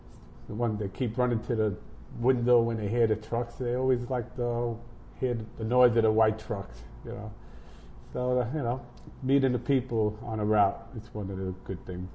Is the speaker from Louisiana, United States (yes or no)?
no; Brooklyn, New York, United States; also born or lived in Bayamón, Puerto Rico; well, I grew up in Brooklyn, New York. Mm-hmm. I was born in Puerto Rico in Bayamón, and I came to, my parents brought me here when I was like 3 months old, so I really don't know too much of Puerto Rico, so I'm a New York Rican